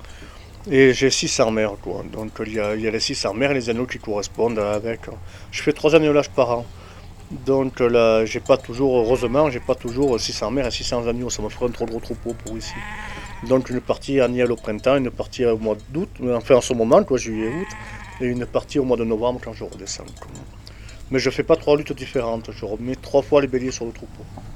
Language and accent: French; Nice, Provence-Alpes-Côte d'Azur, France; born there; moved away as an adult; Je suis né à Nice, malheureusement, dans un pays très riche où on va être difficile d'être pauvre. Et j'ai réussi à m'enfuir à 18 ans